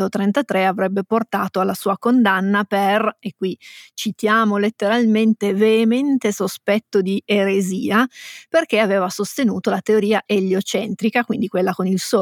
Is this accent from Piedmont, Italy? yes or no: yes; Piedmont, Italy; siamo piemontesi anche nei festeggiamenti